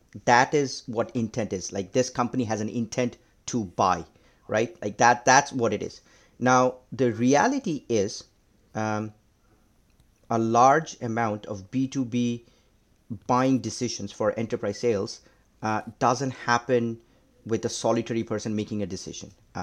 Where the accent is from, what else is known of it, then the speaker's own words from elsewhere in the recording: India; Yeah, growing up in India, most kids, the thing that their passion is cricket.